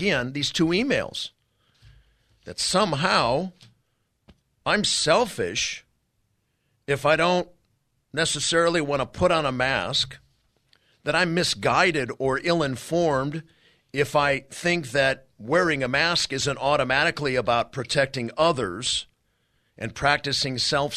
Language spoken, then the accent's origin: English; United States; as a citizen of the United States, as an American who loves this country